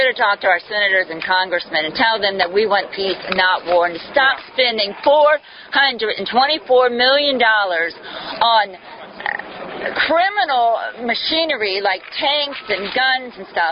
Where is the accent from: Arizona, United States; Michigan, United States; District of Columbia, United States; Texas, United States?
Arizona, United States; Tempe; I'm from Tempe, Arizona.